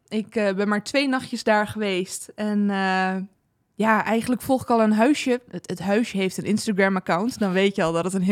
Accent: northern Netherlands, Netherlands; Ik ben ook een Noorderling.

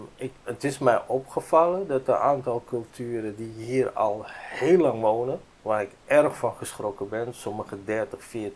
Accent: Hoorn, North Holland, Netherlands; now in Kudelstaart, Netherlands; Ik woon in Kudelstaart nu zo'n 6 jaar. Voorheen uit Horen. Daar kom ik vandaan. En ik ben gewoon Nederlander.

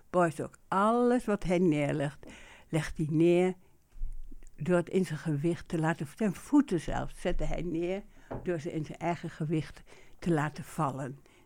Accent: Gelderland, Netherlands; Misschien omdat ik uit de Achterhoek kom

